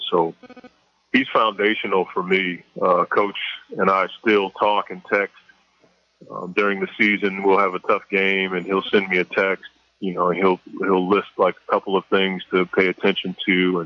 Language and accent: English; Maryland, United States; I grew up on St. Barnabas Road, and Walt Williams grew up 5 minutes away from my apartment complex.